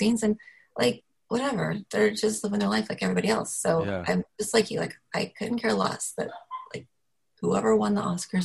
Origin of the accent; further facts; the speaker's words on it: Los Angeles, California, United States; living in Los Angeles. And when I'm not in Los Angeles and people hear that I'm from Los Angeles, and especially internationally, it's really bad